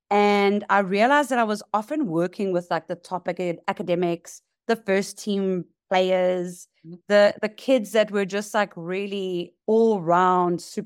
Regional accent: Durban, KwaZulu-Natal, South Africa; now in Cape Town, South Africa; I am in Cape Town, South Africa. I'm originally from Durban, which is on the East Coast, and I've moved to the West Coast.

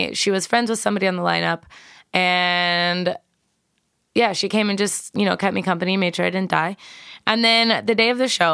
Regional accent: Tampa, Florida, United States; born and raised in Tampa, Florida, I was always kind of, you know, the hustler.

